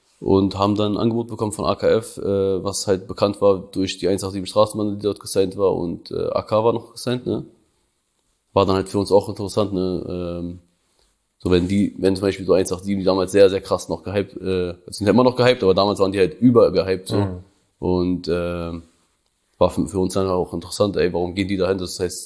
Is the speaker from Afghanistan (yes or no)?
no; Prizren, Kosovo; now in Berlin, Germany; Kosovo ist meine Heimat, so, da komme ich her, so, da sind so meine Wurzeln. Pristina ist aber gar nicht die Stadt, wo ich herkomme, deshalb eigentlich Berlin. Ich komme aus Prizren, nennt sich das.